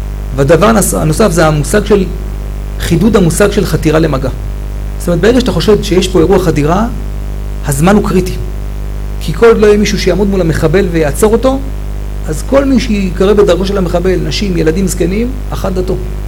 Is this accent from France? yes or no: no; Haifa, Haifa District, Israel; בתור ילד גדלתי בחיפה